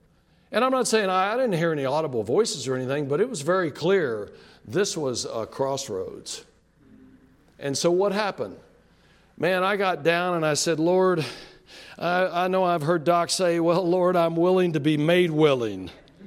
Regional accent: Amarillo, Texas, United States; I'm a city boy. I grew up in Amarillo, Texas, 160,000 people. I like asphalt.

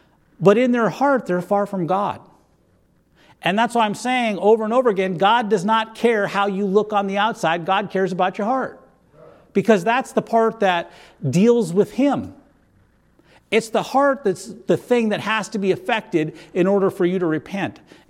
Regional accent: North Dakota, United States; I grew up in North Dakota. We had three churches in town. We had a Lutheran and a Catholic.

